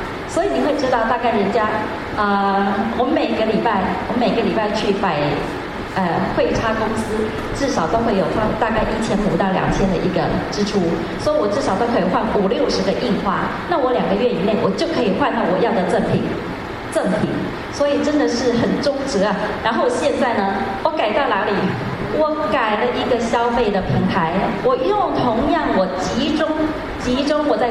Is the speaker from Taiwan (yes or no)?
yes; Taiwan; now in Hong Kong; 特别是我是台湾人，我们的收入是比较少